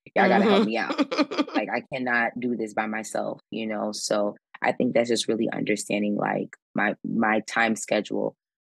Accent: Brooklyn, New York, United States; born there; I'm sorry, I'm Haitian and I was born in Brooklyn, New York.

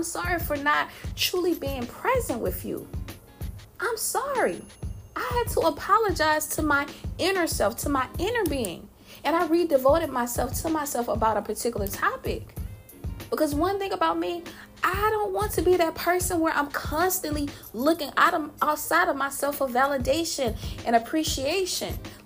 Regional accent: Louisiana, United States; I'm from Louisiana. Born and raised, I can't be anything but country. I can't be anything but Southern. That's who I am. I'm a Southern woman. I'm from Southeast Louisiana.

